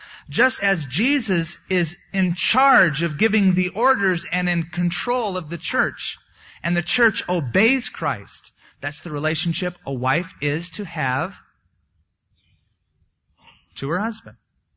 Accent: United States; Now, I'm Joe American. I'm used to speaking to people, especially my own age, from my culture.

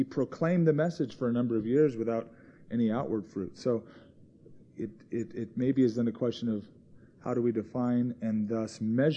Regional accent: New Mexico, United States; I'm from the sister state

